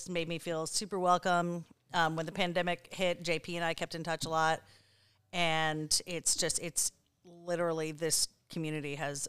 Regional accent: East Coast, United States; also born or lived in Wisconsin; Most recently, the Midwest, Wisconsin. Okay. But I'm originally from the East Coast.

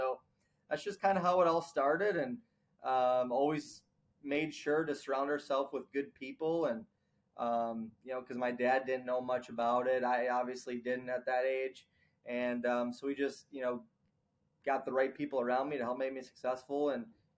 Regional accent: Seymour, Wisconsin, United States; I was born in, I grew up in Seymour, Wisconsin. That's my hometown. So I'm a cheesehead Packer fan, and grew up racing there, racing go-karts in Wisconsin, dirt oval go-karts.

